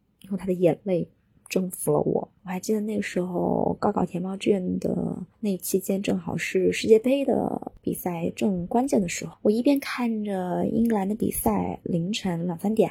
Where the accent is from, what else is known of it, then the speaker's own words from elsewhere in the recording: Wuhan, Hubei, China; 因为从小在武汉长大的原因，我其实还蛮想去外地念书的